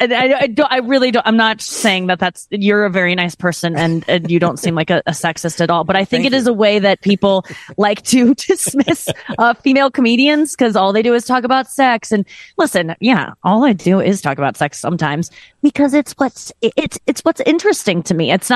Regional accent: St. Louis, Missouri, United States; Because I think we, especially in the Midwest, I'm from St. Louis, like

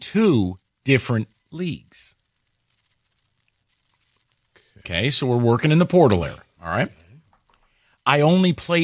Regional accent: New York, United States; also born or lived in Saline, Michigan; I hail from New York State, just like Mike, but I played high school football in Saline.

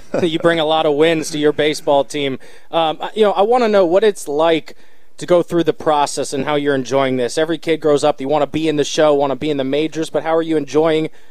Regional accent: Fairfax Station, Virginia, United States; I mentioned to you, I'm from Fairfax Station, Virginia, so I'm sure you're familiar with that area and the baseball in that region.

